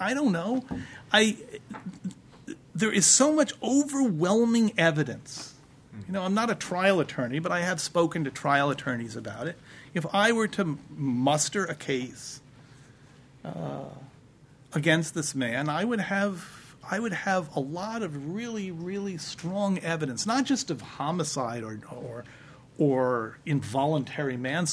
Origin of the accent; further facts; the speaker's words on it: United States; I'm an American, and I have truly believed in some fundamental way in these institutions